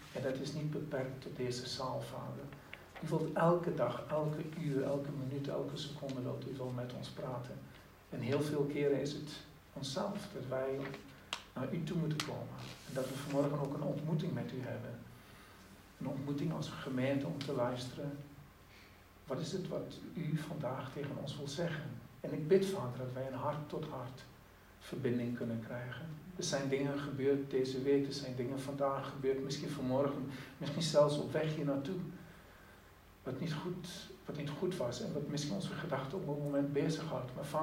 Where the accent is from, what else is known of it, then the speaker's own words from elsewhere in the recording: Netherlands; born there; moved away as an adult; also born or lived in South Africa; Ik ben geboren in Nederland, maar ik was 18 toen ik samen met mijn vader en moeder en met broers en zusters gingen wij naar Zuid-Afrika toe. En ik heb er 38 jaar gewoond.